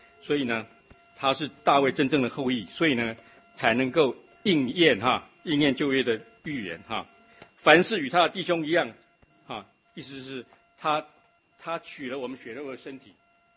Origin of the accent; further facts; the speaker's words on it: Taiwan; 我们在台湾长大的，我们在小学上那个上国文课